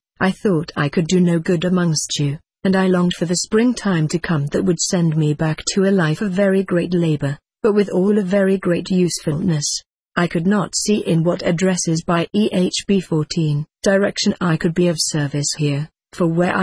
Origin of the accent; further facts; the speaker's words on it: England, United Kingdom; born there; also born or lived in United States; You are doubtless aware, many of you, that I am of English birth